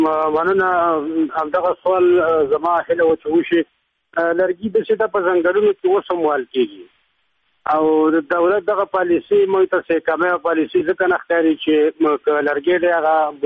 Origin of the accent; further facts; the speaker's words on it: Kunar, Afghanistan; زه د کونړ اوسېدونکی یم،